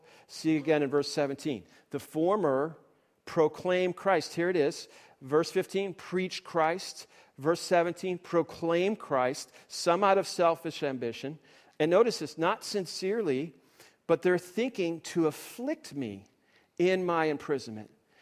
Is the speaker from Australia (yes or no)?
no; New England, United States; I come from New England. We are known to be cynics. We are known to be sarcastic.